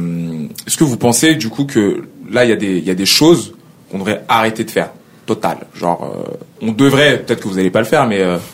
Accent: Lyon, Auvergne-Rhône-Alpes, France; Je viens de Lyon, c'est pareil. C'est une plus petite ville.

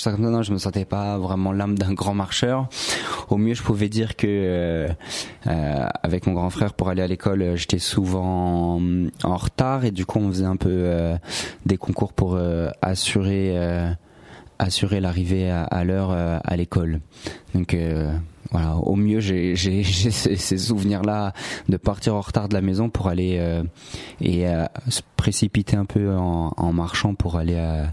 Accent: Bobigny, Île-de-France, France; also born or lived in Paris; Je suis né à Paris et après j'ai vécu une partie de mon enfance à Bobigny.

